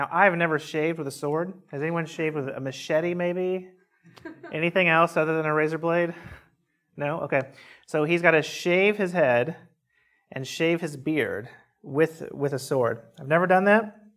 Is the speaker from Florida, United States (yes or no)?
no; Illinois, United States; I grew up in Southern Illinois, and there were not mesquite trees in Southern Illinois.